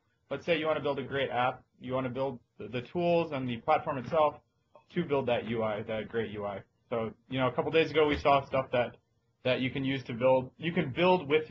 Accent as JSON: {"language": "English", "town": "Philadelphia", "region": "Pennsylvania", "country": "United States", "tie": "born or raised there", "also_born_or_lived": "Pittsburgh, United States", "said": "Yep. I'm born and raised in Philadelphia."}